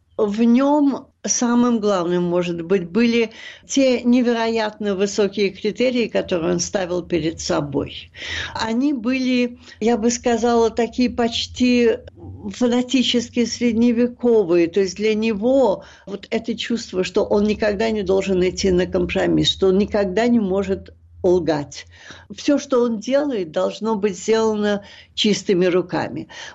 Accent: Murmansk, Murmansk Oblast, Russia; я выросла в Мурманске.

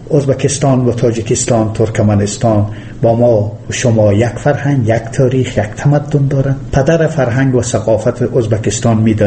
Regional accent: Afghanistan; اما در افغانستان واقعیتی است که توسعه اقتصادی هم هست. در زادگاه من 400 کمپانی تولیدی وجود داره.

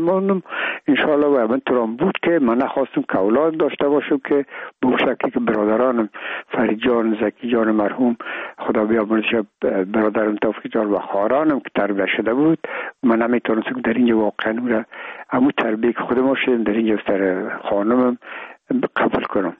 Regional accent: Afghanistan; میگم ما افغان هستیم

